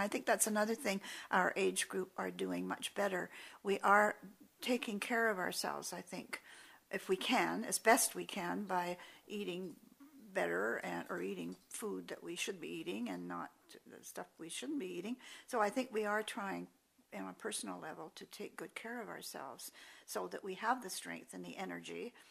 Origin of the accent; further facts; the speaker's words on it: British Columbia, Canada; As I said before, I'm from British Columbia